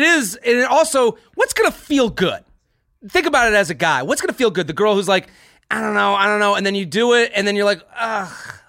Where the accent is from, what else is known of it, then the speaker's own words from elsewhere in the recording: Boston, Massachusetts, United States; I went to Penn State and I'm from Boston.